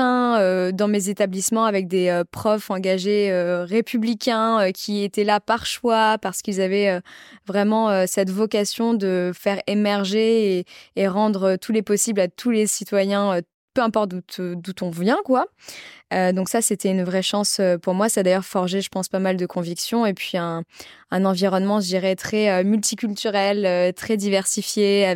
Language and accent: French; Sarcelles, Île-de-France, France; En banlieue parisienne, je viens de Sarcelles. J'ai beaucoup de camarades qui tendent à l'oublier, mais je suis banlieusarde. J'ai grandi à Sarcelles, j'ai fait toute mon école primaire, mon lycée, mon collège en ZEP, en zone d'éducation prioritaire.